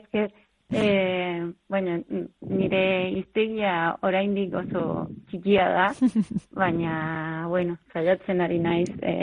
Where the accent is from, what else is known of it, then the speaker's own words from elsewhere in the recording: Comodoro Rivadavia, Chubut, Argentina; Basque is a second language; nik Argentinako Patagonian bizi naiz, nire herria da Comodoro Rivadavia. Bueno, nire herritik Buenos Airesera 1800 kilometro dago